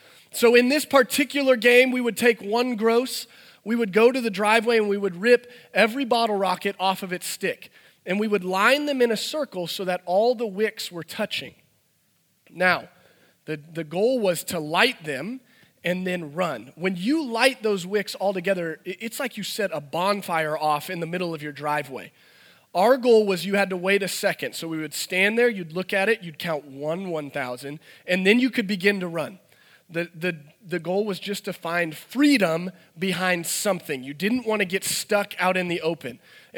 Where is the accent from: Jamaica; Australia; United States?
United States; Branson, Missouri; We grew up in Branson, in the boonies of Branson, and so there wasn't much else to do.